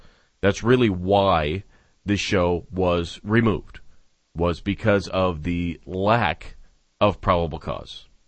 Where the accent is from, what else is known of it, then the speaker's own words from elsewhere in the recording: Seattle, Washington, United States; I was born in Seattle. I started growing up just outside of Seattle, one of the suburbs.